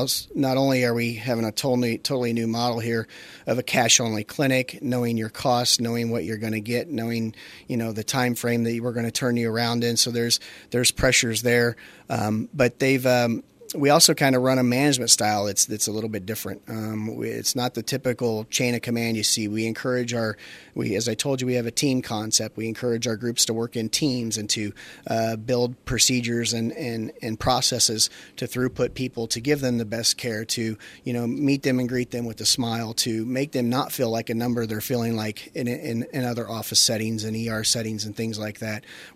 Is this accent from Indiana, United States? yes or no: yes; Indianapolis, Indiana, United States; Being born and raised in Indianapolis, there's only one football team in America, and that's the Colts.